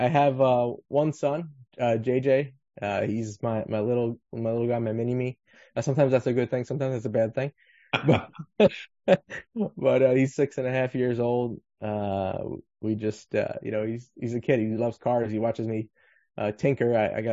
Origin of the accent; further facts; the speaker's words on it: Flushing, New York, United States; So, born and raised in Flushing, Queens, huge Met fan. It was part, big part of my DNA growing up, blue and orange, but, born and raised in Flushing, Queens.